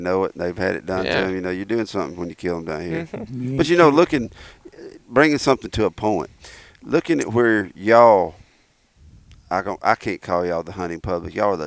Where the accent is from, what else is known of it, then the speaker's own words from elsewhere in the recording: Alabama, United States; You know, I grew up in Alabama. We didn't use decoys. I still don't use decoys up here in these mountains.